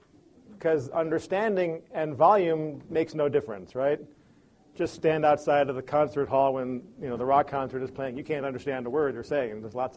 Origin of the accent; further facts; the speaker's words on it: Chicago, Illinois, United States; I grew up in Chicago.